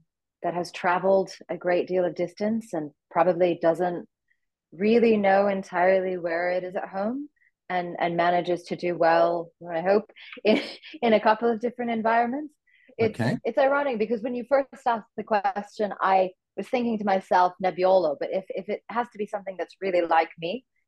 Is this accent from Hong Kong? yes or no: yes; Hong Kong; moved away as an adult; now in United States; I was born and raised in Hong Kong, but as you can see, I'm not there at the moment. In fact, I moved in the early part of last year to the Pacific Northwest, which is actually where my dad grew up.